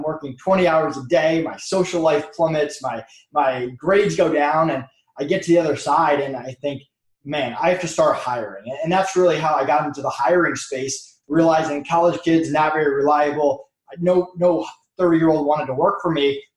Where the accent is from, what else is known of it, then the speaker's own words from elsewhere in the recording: Massachusetts, United States; now in Florida, United States; So I'm from Massachusetts originally, went to school in Connecticut, and then I moved down to Florida once I graduated.